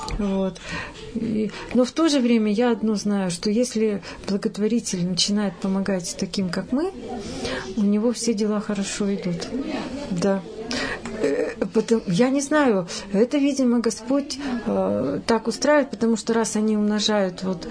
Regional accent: Nizhny Novgorod Oblast, Russia; Ну, у меня это с детства было, я воспитывалась в Нижегородской области

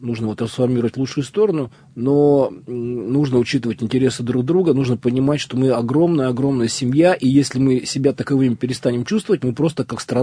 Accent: Asbest, Sverdlovsk Oblast, Russia; меня город Асбест интересует именно как мой родной город и моя родная школа.

